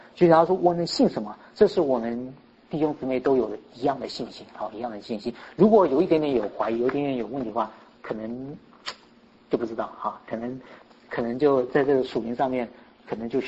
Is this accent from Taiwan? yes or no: yes; Taiwan; 就我们都是从台湾来